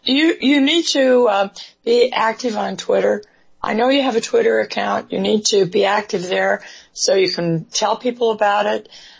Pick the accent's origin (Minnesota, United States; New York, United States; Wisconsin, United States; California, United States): California, United States; Sacramento; Which breaks my heart, because I grew up in Sacramento, as you did.